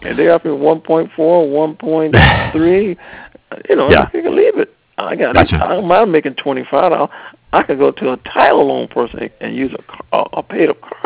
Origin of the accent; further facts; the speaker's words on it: Wisconsin, United States; I'm from Wisconsin anyway.